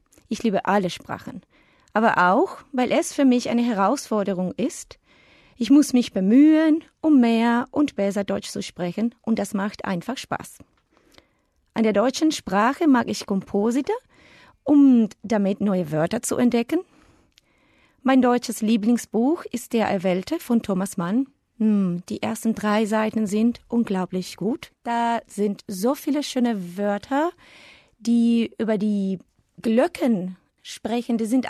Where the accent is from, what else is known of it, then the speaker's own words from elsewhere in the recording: Venezuela; German is a second language; Ich komme aus Venezuela. Ich bin im Jahr 1978 geboren. Ich arbeite als Staff-Lehrerin an der Humboldt-Schule in Caracas.